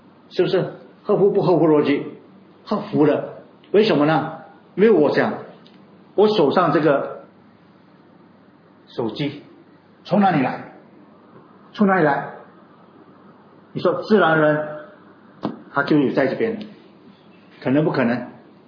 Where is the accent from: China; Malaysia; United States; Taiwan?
China; 上面的就变成天，下面就变成地啊，这个是我们中国人的这个神话来的。